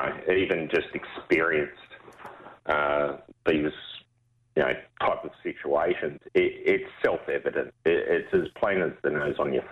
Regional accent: Cabramatta, New South Wales, Australia; I grew up in Cabramatta, funnily enough.

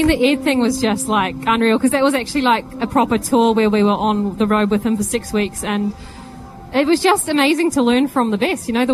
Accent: New Zealand; moved away as an adult; now in Australia; I grew up in New Zealand, but I moved to Australia when I was 21. So I feel like I did a lot of my growing up here. All my 20s I spent here.

